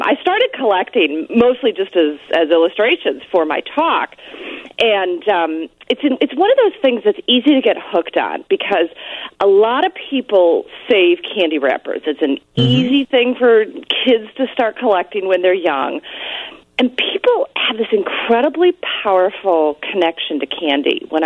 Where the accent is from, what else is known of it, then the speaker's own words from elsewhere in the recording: Chicago, Illinois, United States; I grew up in the Chicago area, and I remember a couple of the brands.